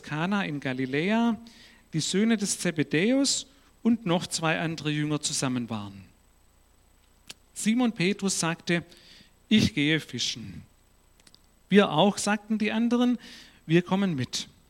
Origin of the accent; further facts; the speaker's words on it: Ludwigsburg, Baden-Württemberg, Germany; Und ursprünglich komme ich hier aus Ludwigsburg.